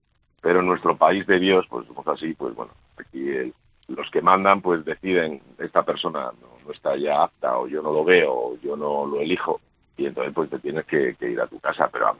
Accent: Extremadura, Spain; inauguré las emisiones en el canal de Extremadura, que es mi tierra

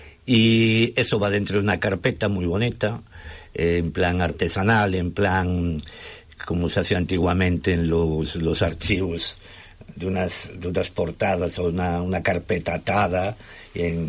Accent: Galicia, Spain; Y como yo soy muy viajero, como buen gallego y aventurero, pues ni me lo pensé.

